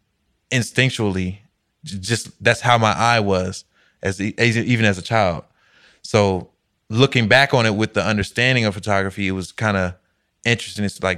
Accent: Alexandria, Virginia, United States; Right. I'm from Alexandria, Virginia.

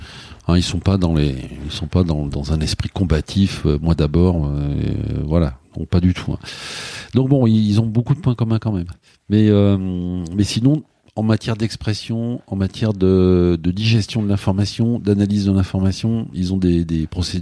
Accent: Southern France, France; Moi, je suis du Sud, je démarre un peu au quart de tour.

